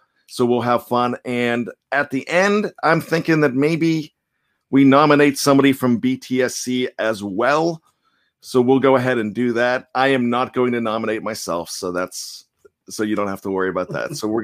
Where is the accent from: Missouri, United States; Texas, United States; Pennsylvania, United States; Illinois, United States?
Pennsylvania, United States; Johnstown; now in Pittsburgh, United States; Because that's what we say about Cleveland here in Pittsburgh. But I grew up in Johnstown, so we've been part of that rivalry for years when it comes to Steelers and Browns.